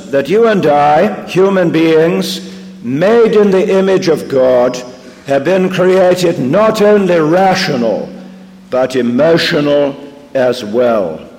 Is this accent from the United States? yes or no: no; England, United Kingdom; I'm one of those cold fish called an Englishman. I'm descended from Anglo-Saxons, and I haven't a drop of Celtic blood in my veins. I'm shy, reserved, and buttoned up. Besides, I was brought up in an English public school